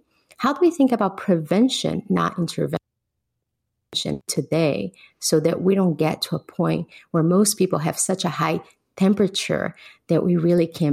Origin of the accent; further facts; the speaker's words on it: Brazil; I grew up in Brazil in a pretty challenging situation.